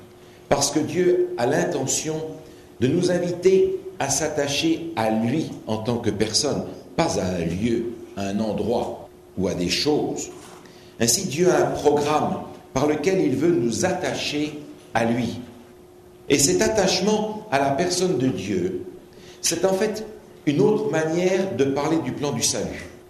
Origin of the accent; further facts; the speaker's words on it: Belgium; quand on posait la question, par exemple, « C'est quoi ta religion ?», j'étais capable de répondre « Je suis belge ». Et quand on me disait « Mais alors, c'est quoi ta nationalité ?»« Je suis adventiste ».